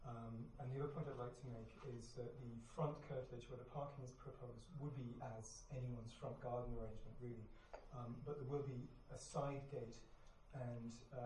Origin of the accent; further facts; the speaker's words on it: Stafford, West Midlands, United Kingdom; But I'm from Stafford.